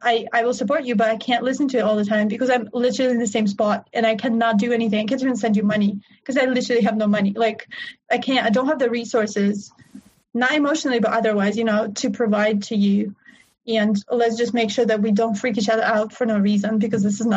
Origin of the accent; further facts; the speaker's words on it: Russia; English is a second language; now in United States; I'm from Russia originally, and I don't particularly talk to many people there anymore.